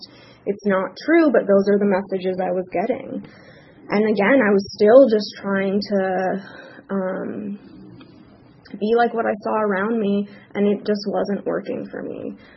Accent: Los Angeles, California, United States; And I grew up in Los Angeles.

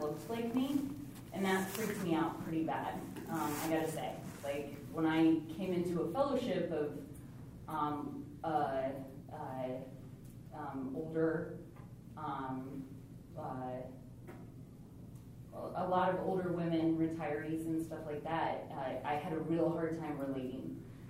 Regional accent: Colorado, United States; I'm from Colorado.

